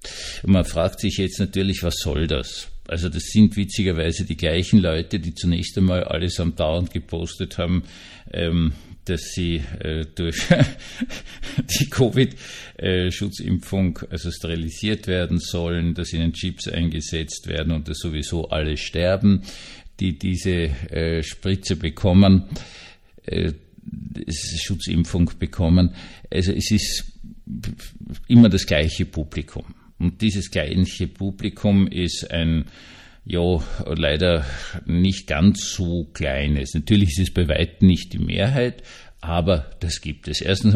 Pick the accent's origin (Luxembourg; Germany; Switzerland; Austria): Austria; Ich bin ja Österreicher